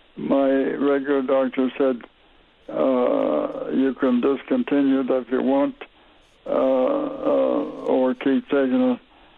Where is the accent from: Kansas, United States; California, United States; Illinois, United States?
Kansas, United States; I was born and raised in Kansas with a fair skin, strawberry blonde hair.